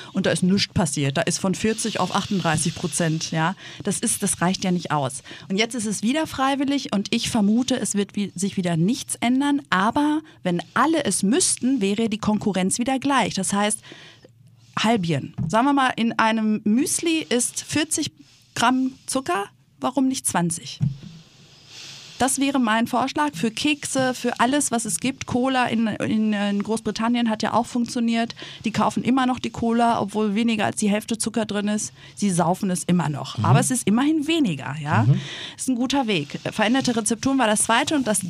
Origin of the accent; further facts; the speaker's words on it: Greece; German is a second language; ich bin Griechin. Dieses Land, diese Nation, die ja eigentlich in den letzten 8 Jahren hätte auseinanderbrechen müssen